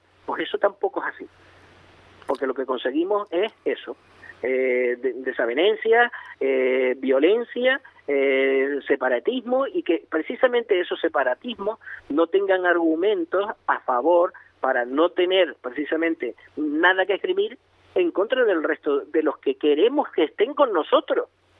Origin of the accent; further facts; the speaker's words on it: Spain; yo como español no siento odio hacia nadie del territorio de España